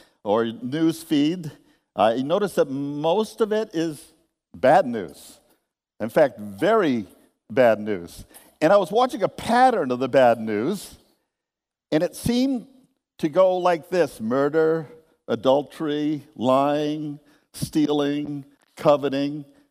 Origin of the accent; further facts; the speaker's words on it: Hartford, Connecticut, United States; growing up in the Hartford area, I played with a group of trumpet players